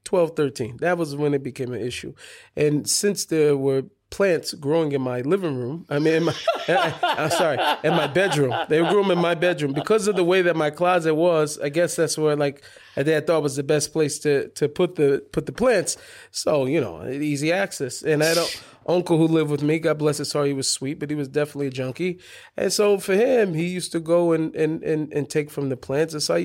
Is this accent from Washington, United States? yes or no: yes; Seattle, Washington, United States; Anyway, so I grew up there in Seattle. It was very, very close in proximity to all the shuls. I grew up literally inside the Eruv, so I was in a Jewish neighborhood.